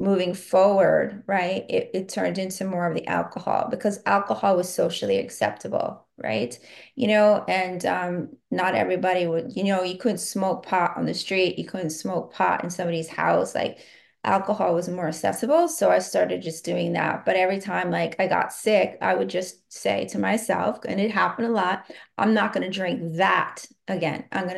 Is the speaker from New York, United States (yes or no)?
yes; Brooklyn, New York, United States; I'm from New Brooklyn, New York.